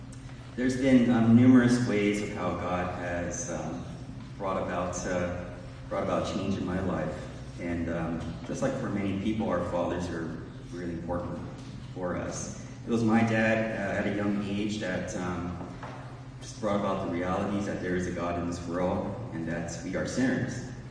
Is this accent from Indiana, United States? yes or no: no; San Francisco, California, United States; I'm originally from San Francisco, but it's been a huge blessing for us to be connected with this church body at Gold Country Baptist.